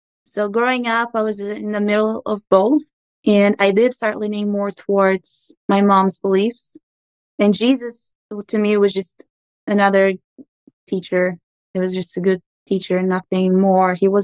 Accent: Angola; English is a second language; also born or lived in Portugal; So, I do grow up in Angola as well. I was born in Portugal, but I was just born there.

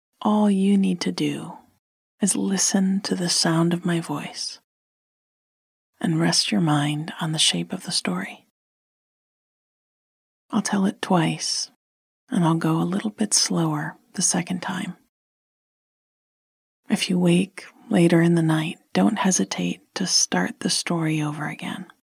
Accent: Flint, Michigan, United States; this week we are giving to Whaley Children's Center in my hometown of Flint, Michigan.

